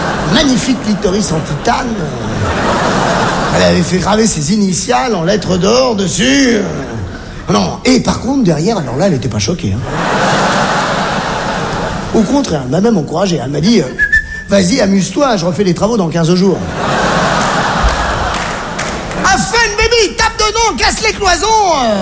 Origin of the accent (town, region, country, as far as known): Algeria; born there